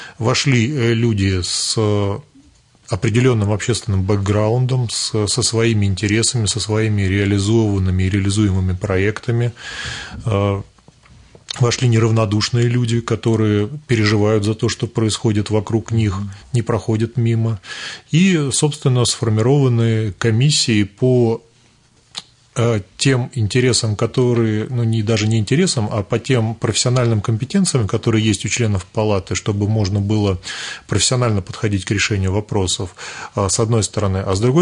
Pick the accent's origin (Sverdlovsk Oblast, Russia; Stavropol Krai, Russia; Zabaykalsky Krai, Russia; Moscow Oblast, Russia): Moscow Oblast, Russia; Ramenskoye; Ну, я родился, вырос в Раменском, учился сначала во второй школе, потом закончил первую школу, закончил МГТУ имени Баумана и вернулся работать на РПКБ, где уже вот 14-й год работаю.